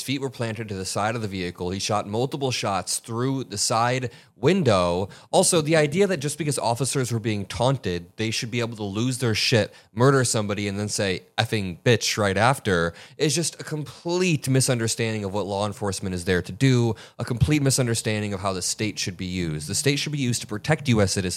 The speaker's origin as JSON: {"language": "English", "region": "Indiana", "country": "United States", "lives_now": "Illinois, United States", "said": "And I'm from Indiana, but I live in Illinois and I work in Illinois at this current moment."}